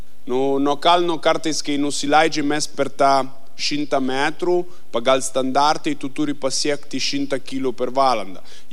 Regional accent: northern Italy, Italy; born there; Lithuanian is a second language; moved away; Aš esu italas, gimau šiaurė Italiją, kalnuose.

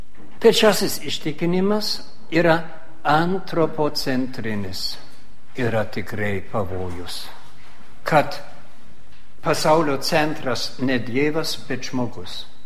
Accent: Germany; Lithuanian is a second language; aš esu vokietis

